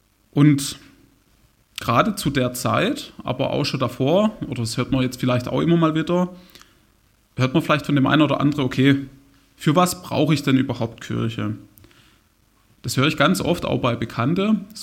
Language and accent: German; Horbach, Germany; Aber da ist mir auch bewusst geworden, wie wichtig mir Horbach, also meine Heimat, ist.